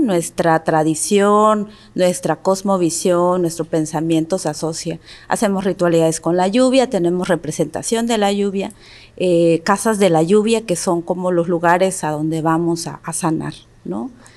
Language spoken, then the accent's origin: Spanish; Mexico; first language Mixtec; Spanish is a second language; hace un momento les saludé en mi lengua materna, ¿no? El Tum Savi, que es la palabra de la lluvia. En México, pues todavía sobrevivimos al proceso de exterminio que hubo